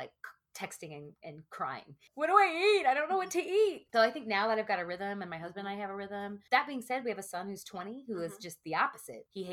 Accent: the South, United States; So born and raised in the South, talking like Texas, right?

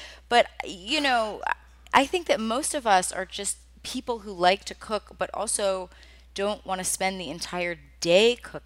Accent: the South, United States; I mean, I grew up in the South, which has a very specific food culture. And my mother's from Rhode Island, so I grew up with like Southern food culture and New England food culture.

